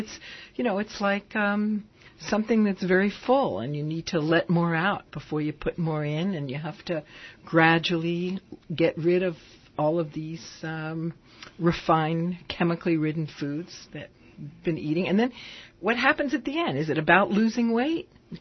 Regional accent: New York, United States; I love this station when I used to, I'm from New York.

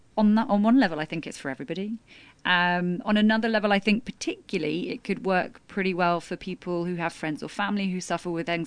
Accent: United Kingdom; how much we're British, so obviously we repress everything.

